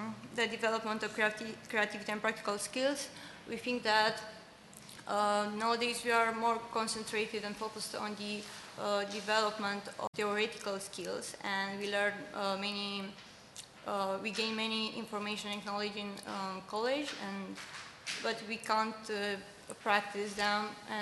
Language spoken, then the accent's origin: English; Romania; I'm from Romania.